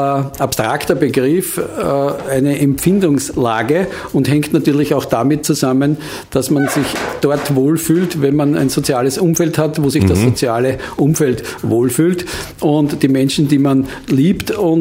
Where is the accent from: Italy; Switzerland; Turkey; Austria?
Austria; Lower Austria; Ich bin Niederösterreicher